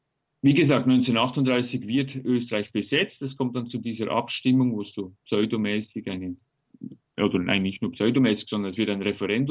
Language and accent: German; Switzerland; würden wir sagen, als Schweizer.